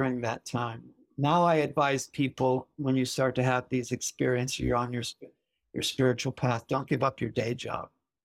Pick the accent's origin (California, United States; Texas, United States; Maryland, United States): California, United States; Santa Monica; born there; also born or lived in Santa Barbara; I was born in Santa Monica, just down the highway.